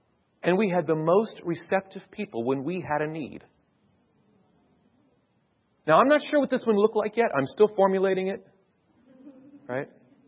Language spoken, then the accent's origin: English; United States; I was in Switzerland with him, and I was from the States